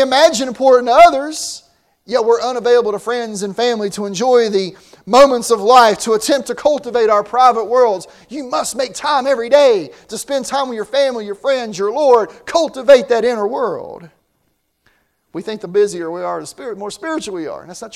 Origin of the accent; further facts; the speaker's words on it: the South, United States; I grew up in the South. I like sweet tea, cold tea.